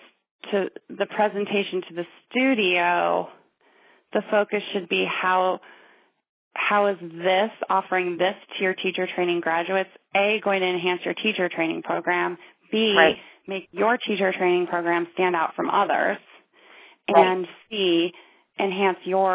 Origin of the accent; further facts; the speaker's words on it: Ohio, United States; now in Fort Collins, United States; I'm from Ohio originally, so.